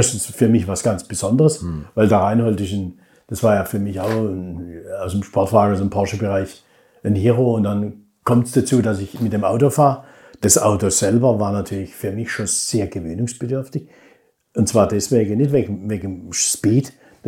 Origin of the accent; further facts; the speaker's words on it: Freiburg, Baden-Württemberg, Germany; das ist meine Heimat Südbaden Freiburg.